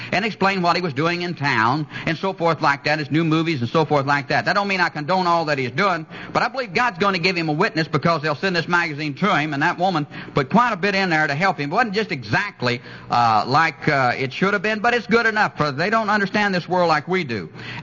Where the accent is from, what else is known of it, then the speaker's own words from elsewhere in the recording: California, United States; I began to look at the country I was raised in California, up and down that coastline.